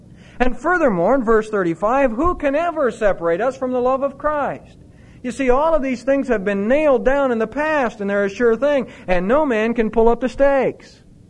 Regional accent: Ohio, United States; When I came from Ohio, when Connie and I loaded up our car and all of our possessions that we had, didn't get them all in the car, but we got some in a van, truck, and we brought them down here to Texas.

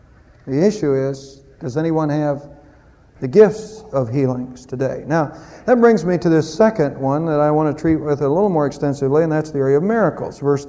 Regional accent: Ohio, United States; But we're from Ohio, and she was on up there a lot.

